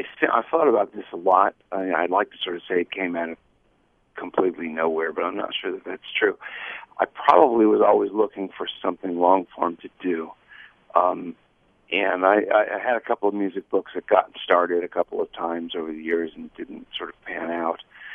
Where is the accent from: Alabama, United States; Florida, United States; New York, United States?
Florida, United States; My goodness, I was born in 1958. I'm an old guy, so my parents had moved down from Chicago. I was born in Florida, and crossing the Skyway was something you just got used to.